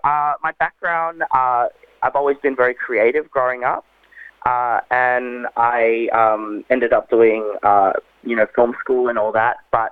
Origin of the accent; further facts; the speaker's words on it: Australia; taking parts of my Filipino heritage and growing up in Australia and my actual real identity crisis that I go through